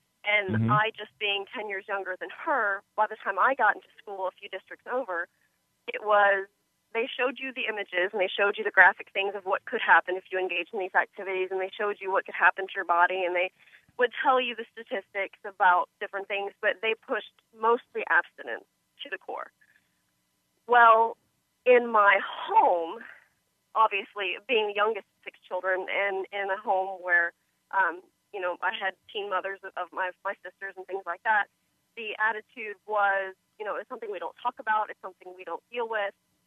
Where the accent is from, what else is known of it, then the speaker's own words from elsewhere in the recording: Houston, Texas, United States; I wanted to tell you that I'm from Texas. I'm from Houston. I'm back here now. I've lived in many states.